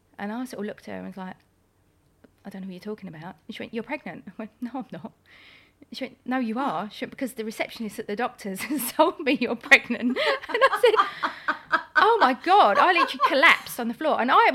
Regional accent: London, United Kingdom; born there; accent: Cockney; I was born in London. So I was born in Greenwich. So I am a true Cockney, you know, born within the sound of the Bow Bells.

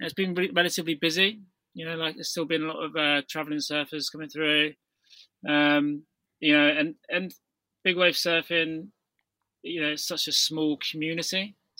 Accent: South West England, United Kingdom; growing up in North Devon

